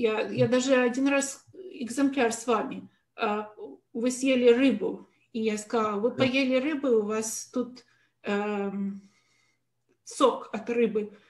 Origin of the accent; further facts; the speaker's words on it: Russia; first language Russian; moved away; русский — это мой родной язык, но я уже там в России долго не жила, потому я как бы уже русский смешанный с английским сейчас.